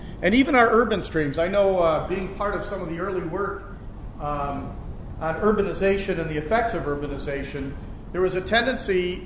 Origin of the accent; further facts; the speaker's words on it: East Coast, United States; I grew up on the East Coast